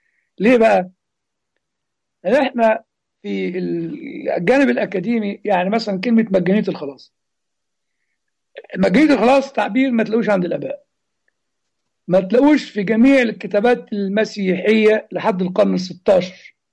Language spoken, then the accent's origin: Arabic; Egypt; عندنا في مصر تجد يعني مثلا كتابات الأب متى المسكين شيء، والوعظ تسمعه في الكنيسة مثلا